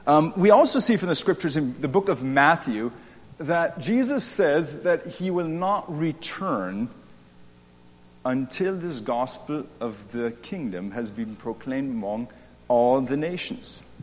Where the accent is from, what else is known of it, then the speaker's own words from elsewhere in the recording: Winnipeg, Manitoba, Canada; I'm from Winnipeg, Manitoba, Canada, so not too far from here, only 24 hours. For myself, I grew up in a Hutterite community left that setting